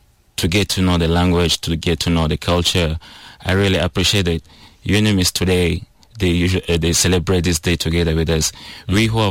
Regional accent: Western Equatoria, South Sudan; because I'm from Azande

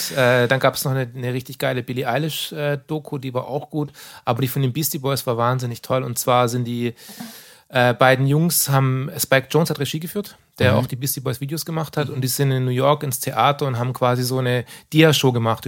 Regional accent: Stuttgart, Baden-Württemberg, Germany; Ich bin aus Stuttgart, ich brauch's nicht entschuldigen.

